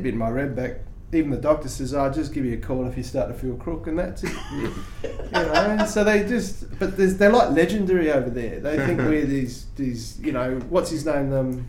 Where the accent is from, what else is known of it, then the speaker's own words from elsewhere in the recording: Australia; So, of course, being Australian, you've got to tell the stories, you know.